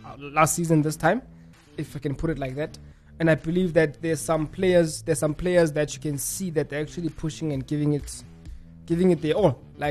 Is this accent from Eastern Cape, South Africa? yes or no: yes; Eastern Cape, South Africa; I'm from Eastern Cape.